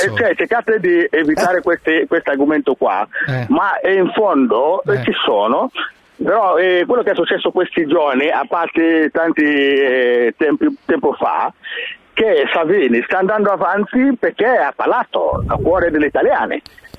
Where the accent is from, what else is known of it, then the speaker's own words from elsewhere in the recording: Nigeria; Io sono nigeriano.